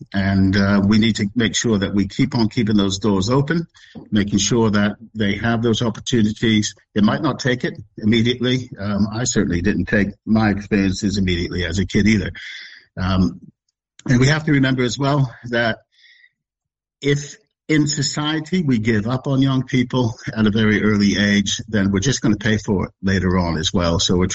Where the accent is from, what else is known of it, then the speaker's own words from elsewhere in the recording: United States; You could probably hear from my accent, I'm from the state.